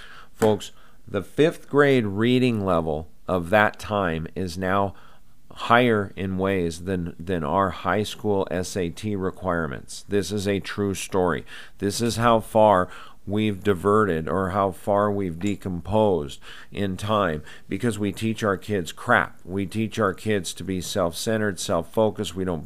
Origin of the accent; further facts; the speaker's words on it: Great Falls, Montana, United States; This last week, I went back to my hometown of Great Falls, Montana.